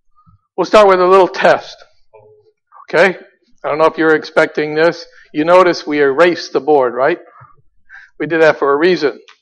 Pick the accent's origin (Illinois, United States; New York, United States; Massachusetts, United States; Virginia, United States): Illinois, United States; Chicago; I'm from Chicago.